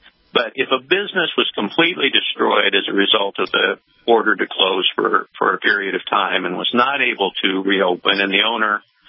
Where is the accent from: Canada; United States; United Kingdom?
United States; Tekamah, Nebraska; I know Lyons. It's in Burke County, I grew up in Takema, which is also in Burke County.